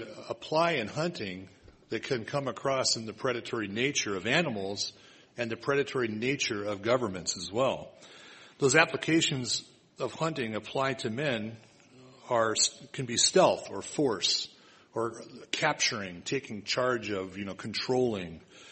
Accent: United States; As an American, and I am an American, I was born here, raised here

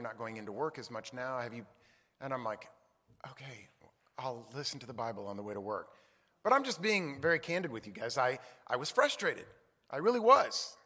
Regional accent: Texas, United States; which is funny because we're from Texas, and we're like, oh, heat's not that big a deal

